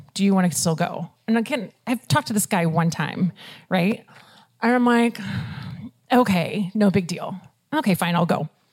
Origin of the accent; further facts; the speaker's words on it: Florida, United States; So we met, I'm from Florida originally. He is from here in Washington.